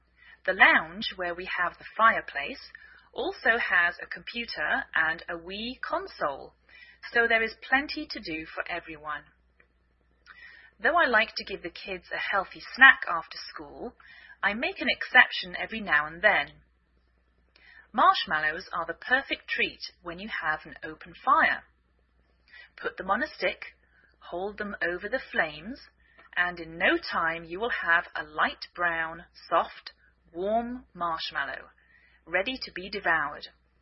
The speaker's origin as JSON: {"language": "English", "region": "England", "country": "United Kingdom", "lives_now": "United States"}